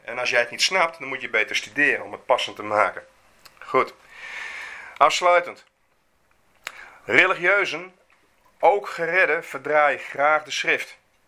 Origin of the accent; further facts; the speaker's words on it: Leeuwarden, Friesland, Netherlands; Ik kom uit Leeuwarden. Ik had vroeger les op het gymnasium